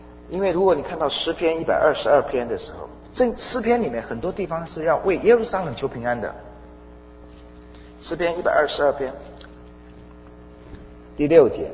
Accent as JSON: {"language": "Chinese", "country": "China", "said": "即便我的身份我的文化我的种族的认同，我可以说我是中国人，即使是如此，我是在中国寄居的。"}